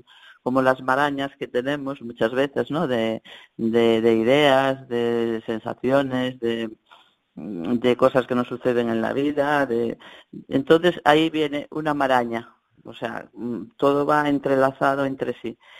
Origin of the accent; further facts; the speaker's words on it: A Coruña, Galicia, Spain; also born or lived in Ponte do Porto; now in Oleiros, Spain; Nací en Ponte do Porto, o que é a zona de Camariñas. Después me vine a Coruña y efectivamente estuve en Coruña pues desde los 9 años, yendo y viniendo, pero mucho tiempo, ¿no? Y cuando me casé me vine para Oleiros. Entonces yo vivo en Oleiros.